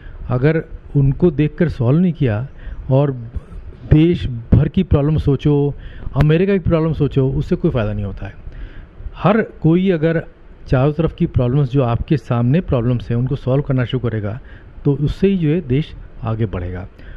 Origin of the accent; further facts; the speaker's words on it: Lucknow, Uttar Pradesh, India; मेरा जन्म लखनऊ में हुआ 1950 में। उसके बाद मैं वहीं पर मैं पढ़ा।